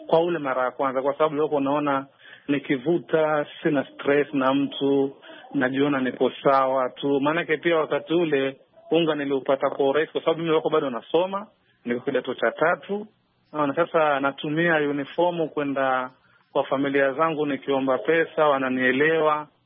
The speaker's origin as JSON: {"language": "Swahili", "town": "Likoni", "region": "Mombasa County", "country": "Kenya", "said": "mimi natokea Likoni."}